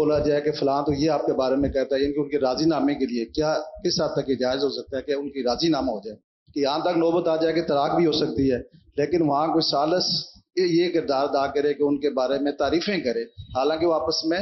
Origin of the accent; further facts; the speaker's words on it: Muzaffarabad, Azad Kashmir, Pakistan; میرا تعلق مظفر آباد سے ہے،